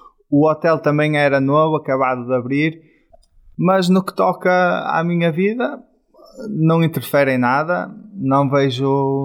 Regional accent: Braga, Portugal; Braga é e sempre será uma referência. É a cidade onde eu nasci, a cidade onde eu cresci, a cidade onde eu estudei, é onde eu tenho os meus amigos, a minha família.

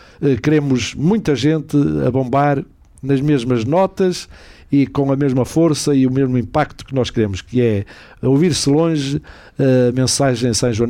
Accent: Braga, Norte, Portugal; como bom bracarense e bom minhoto

